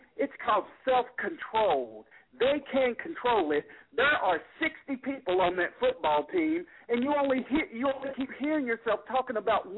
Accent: Knoxville, Tennessee, United States; I'm from Knoxville, Tennessee. I grew up an athlete, and I've never smoked or drank in my life.

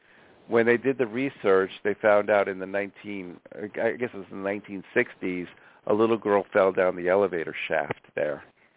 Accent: Oceanside, New York, United States; born there; So, yeah, I was born in the Oceanside area, Allen Park, Nassau County. That's where I was born.

